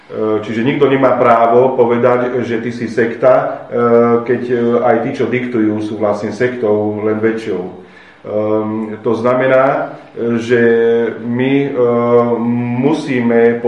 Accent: Bratislava, Bratislava Region, Slovakia; born there; A to, že som sa narodil na Slovensku a v Bratislave, ovplyvňuje moje vedomie.

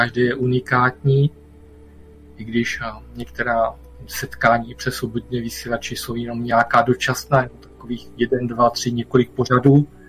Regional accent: Zlín Region, Czechia; moved away as an adult; also born or lived in Prague; Tam jsem se přestěhoval z Valašska a asi po 15 letech mi to zase do moje domoviny vrátilo zpět na Valašsko

